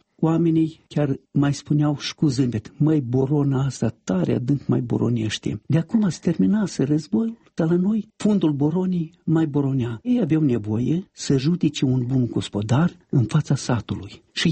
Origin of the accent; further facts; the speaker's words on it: Bărbăreuca, Florești District, Moldova; Iată, vă aduc un singur exemplu din satul meu natal